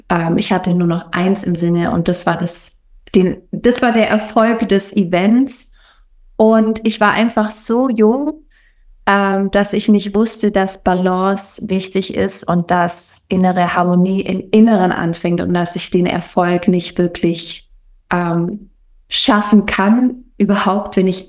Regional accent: Sigmaringen, Baden-Württemberg, Germany; Ich bin aufgewachsen im Süden von Deutschland, in einem kleinen Städtchen, das nennt sich Sigmaringen, und das war voll schön.

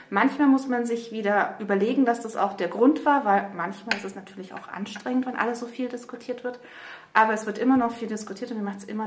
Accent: Nuremberg, Bavaria, Germany; Ja, ich bin wirklich gebürtige Nürnbergerin, gebürtige Fränkin. Ich bin hier vor fast 50 Jahren, muss man jetzt leider schon sagen, zur Welt gekommen, habe in Nürnberg mein Abitur gemacht

